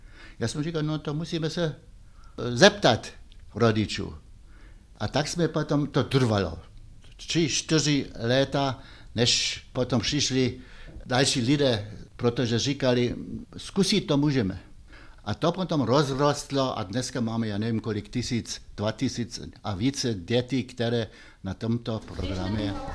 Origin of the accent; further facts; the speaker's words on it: Lusatia, Germany; Czech is a second language; To byli u nás v Lužici malá delegace